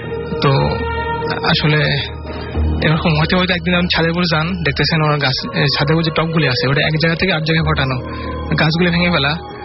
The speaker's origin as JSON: {"language": "Bangla", "town": "Natore", "region": "Rajshahi Division", "country": "Bangladesh", "said": "আমি নাটোর থেকে আসছি।"}